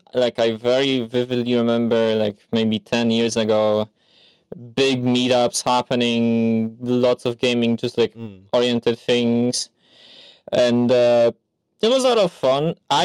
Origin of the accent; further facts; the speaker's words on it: Poland; And I'm from Poland. I don't really want to say exactly from where, but I'm from Poland.